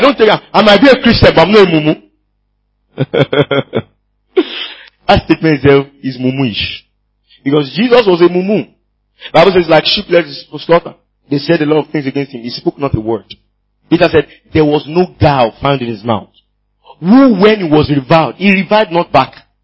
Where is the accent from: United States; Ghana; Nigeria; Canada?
Nigeria; Ibadan, Oyo; Because I grew up in Ibadan.